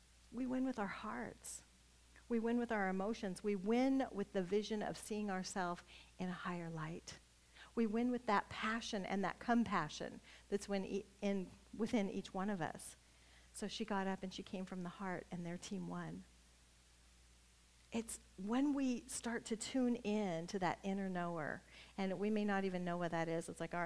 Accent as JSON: {"language": "English", "region": "Nebraska", "country": "United States", "moved": "yes", "said": "because I'm from Nebraska, and we used to go back I'd take my kids."}